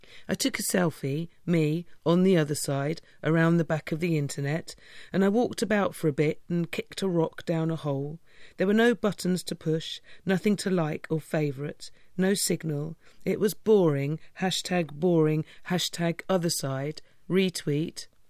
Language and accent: English; Hastings, South East England, United Kingdom; now in London, United Kingdom; No, I grew up in Hastings, which is the poor cousin at the wedding of Brighton, but I live in London.